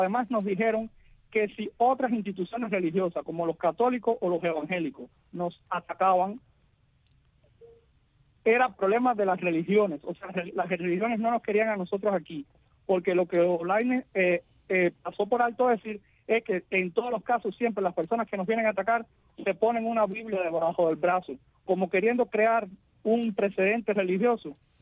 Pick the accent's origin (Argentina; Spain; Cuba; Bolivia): Cuba; somos cubanos también